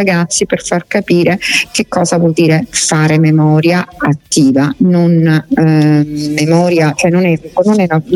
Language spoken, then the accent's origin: Italian; Sicily, Italy; essendo io siciliana, ho deciso che io amo la mia patria, la mia terra che è la Sicilia